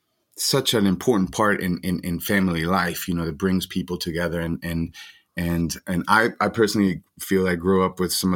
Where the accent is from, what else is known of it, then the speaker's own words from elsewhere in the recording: Guatemala; English is a second language; now in Denver, United States; I'm from Guatemala.